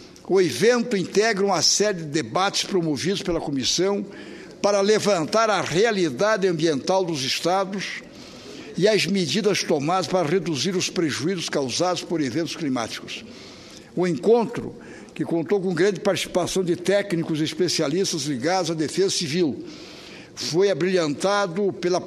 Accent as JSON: {"language": "Portuguese", "region": "Santa Catarina", "country": "Brazil", "said": "não podia deixar de fazer um registro como catarinense"}